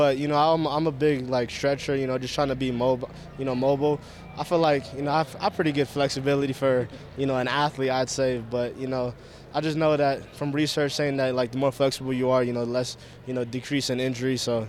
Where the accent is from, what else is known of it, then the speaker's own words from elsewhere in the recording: Arizona, United States; I get to play at ASU, so I'm going back to my hometown.